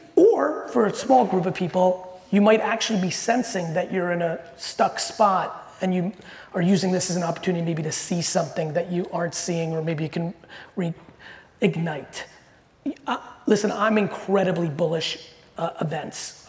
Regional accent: Edison, New Jersey, United States; I grew up in Edison, New Jersey, and my dad, let's go Edison. And my dad had a store in Springfield, New Jersey.

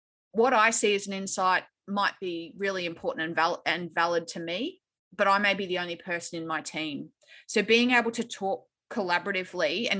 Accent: Australia; I'm Australian, obviously, you can tell by my accent.

